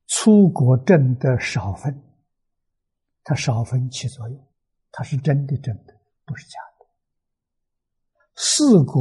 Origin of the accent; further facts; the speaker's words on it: China; 我们中国人讲成见，某人成见很深